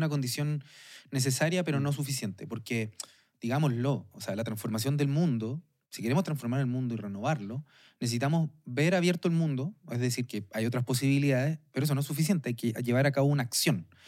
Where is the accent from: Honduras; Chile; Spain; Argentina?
Chile; es algo que a mí, como chileno, nosotros no tuvimos Edad Media